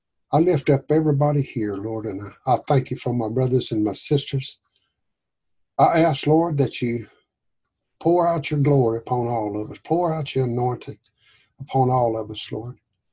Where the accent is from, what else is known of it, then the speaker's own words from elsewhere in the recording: the South, United States; I'm from the South. That's what we drink.